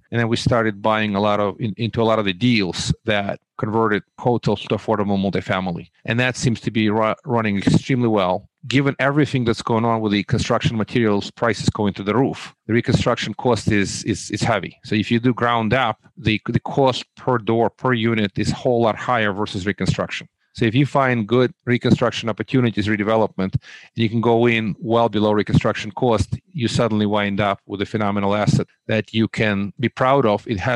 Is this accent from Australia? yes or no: no; Moldova; also born or lived in Russia; now in United States; So I'm from Russia with love, actually, like James Bond. But I immigrated from the originally from the former Soviet Union in 1989, actually Republic of Moldova. I'm U.S. kind of educated. I went to school here